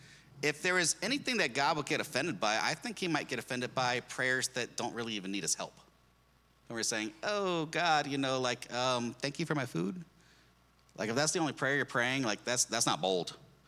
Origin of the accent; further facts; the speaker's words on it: Texas, United States; I did too.